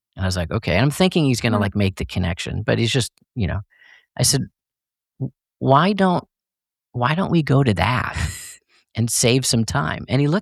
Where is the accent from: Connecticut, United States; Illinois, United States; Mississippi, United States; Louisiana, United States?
Illinois, United States; So I grew up outside of Chicago.